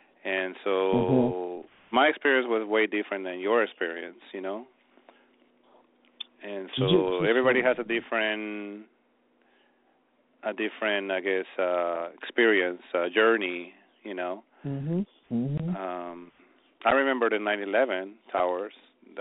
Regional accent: Peru; moved away; Well, I came from Peru.

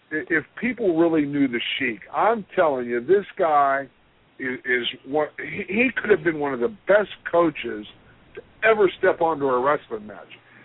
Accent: Pittsburgh, Pennsylvania, United States; And then in my hometown, the Pittsburgh Steel Mills, you know, there was taverns on every corner, three or four taverns

